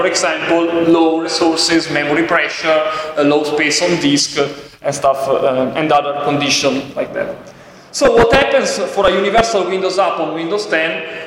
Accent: Italy; English is a second language; and I'm from Italy.

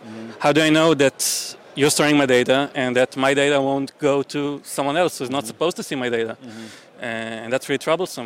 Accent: Israel; I'm a software architect. I'm from Israel.

